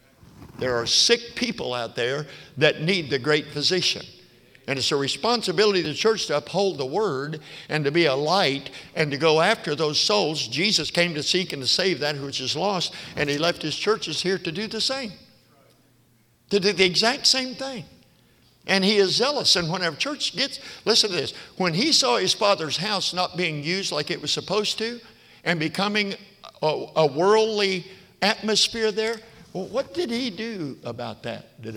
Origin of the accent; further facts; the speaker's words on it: Perry, Oklahoma, United States; I was raised in Perry, Oklahoma, town 5,000.